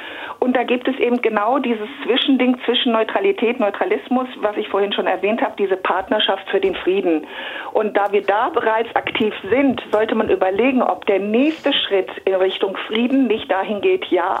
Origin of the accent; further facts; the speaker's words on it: Germany; moved away as an adult; now in Switzerland; als Deutsche, zugezogene seit 16 Jahren in der Schweiz